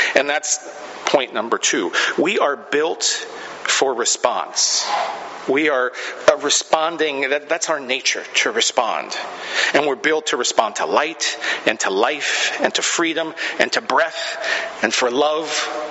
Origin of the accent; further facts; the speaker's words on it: Camano Island, Washington, United States; I think of an incident when I was growing up on Camano Island, and I was about 11 or 12